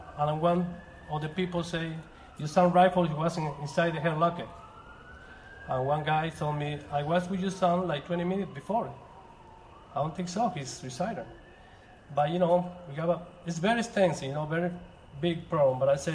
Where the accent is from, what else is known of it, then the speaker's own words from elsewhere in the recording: Argentina; now in United States; Now, my American dream, I came from Argentina.